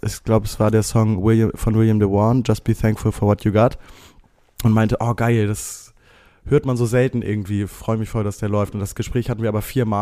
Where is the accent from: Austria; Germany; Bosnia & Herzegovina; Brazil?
Germany; Hamburg; Ja, ich bin in Harburg geboren. In Harburg-Heimfeld 1998.